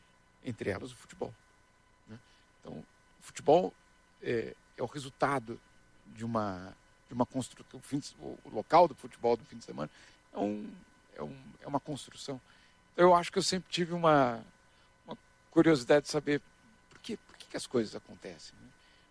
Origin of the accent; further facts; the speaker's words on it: Brazil; Eu sei que eu sou brasileiro. Eu só tenho passaporte brasileiro. Então, eu tenho certeza que eu sou brasileiro.